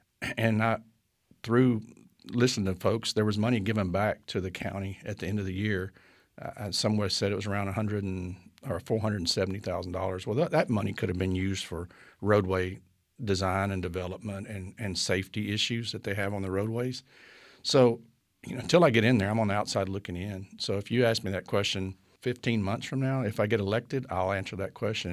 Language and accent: English; Mart, Texas, United States; I'm originally from Mart, but my heart's with Riesel, Hallsburg, Axtell, Harrison Switch, all those little small communities.